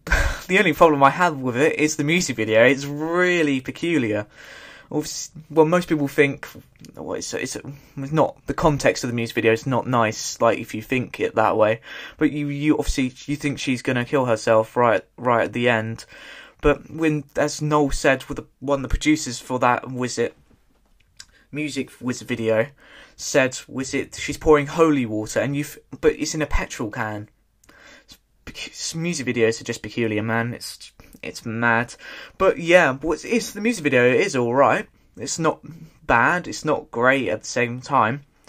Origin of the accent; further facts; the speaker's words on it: United Kingdom; but as British people, we sit in the parks and we like to go out to the park.